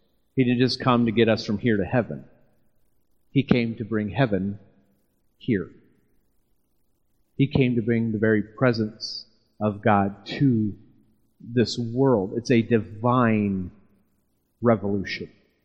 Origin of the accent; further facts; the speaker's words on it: Wyoming, Illinois, United States; I grew up in Wyoming, Illinois, and there was a hog farm just east of the church.